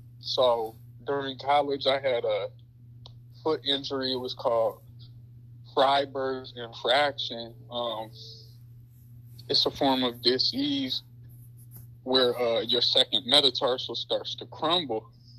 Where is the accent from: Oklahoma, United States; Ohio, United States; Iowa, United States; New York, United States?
Iowa, United States; Cedar Rapids; Born and raised in Cedar Rapids, Iowa.